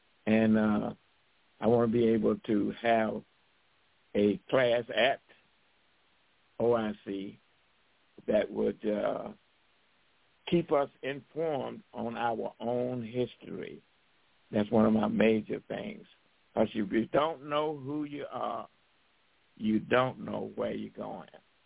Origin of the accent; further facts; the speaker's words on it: Atlanta, Georgia, United States; when I joined his church and said, hey, I'm from Atlanta, Georgia, and I would like to see this celebration be citywide